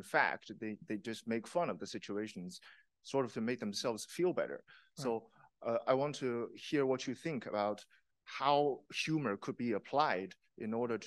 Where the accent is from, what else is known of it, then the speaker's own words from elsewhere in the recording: China; moved away; I came from China, a place ruled by the Communist Party, and the party also suppressed many forms of artistic expressions.